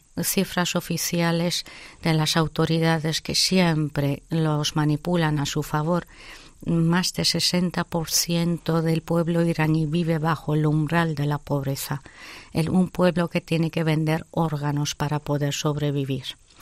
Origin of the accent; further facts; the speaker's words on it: Spain; como española que soy también y que esta es mi casa